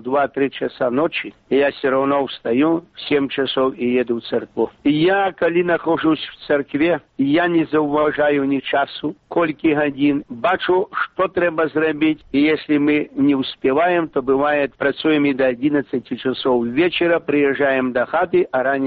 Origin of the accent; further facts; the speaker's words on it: Brest Region, Belarus; Я сам білорус, я сам з вёски, це Івацевицький район.